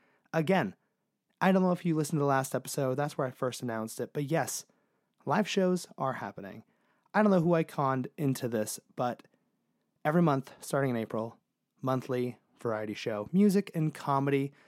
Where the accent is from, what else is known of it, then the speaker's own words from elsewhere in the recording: Northeast, United States; Remy's from Texas. I'm from the Northeast.